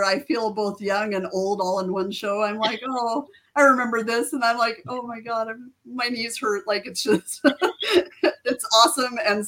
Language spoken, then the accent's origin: English; New Mexico, United States; And I'm like, we're from New Mexico.